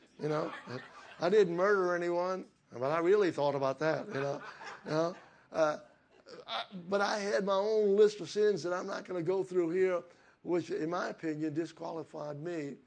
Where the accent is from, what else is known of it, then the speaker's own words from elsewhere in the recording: Texas, United States; now in Slidell, United States; I like being a Texan. I like wearing boots and cowboy hats and talking with the twang, you know.